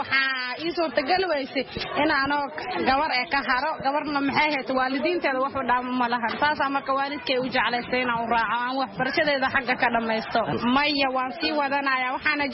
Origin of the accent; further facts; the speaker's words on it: Mogadishu, Banaadir, Somalia; born there; Soomaaliya aan ku dhashay 1996, especially Muqdisho Bakaar aan ku dhashay.